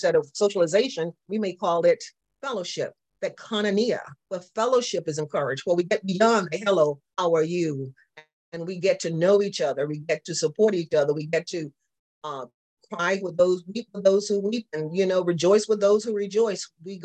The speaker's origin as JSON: {"language": "English", "region": "the South", "country": "United States", "accent": "Southern", "said": "because my Southern accent comes out"}